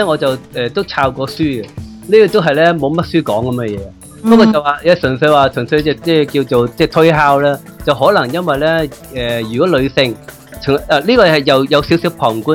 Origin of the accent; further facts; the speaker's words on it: China; 我哋中國人咪叫國家嘅